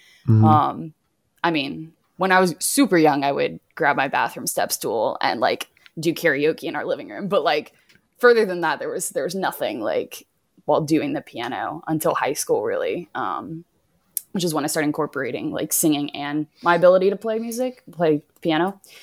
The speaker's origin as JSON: {"language": "English", "town": "Lafayette", "region": "Louisiana", "country": "United States", "tie": "born or raised there", "lives_now": "Ponchatoula, United States", "said": "Like obviously born and raised in Lafayette. I live in Ponchatoula now, which is like 2 hours from Lafayette."}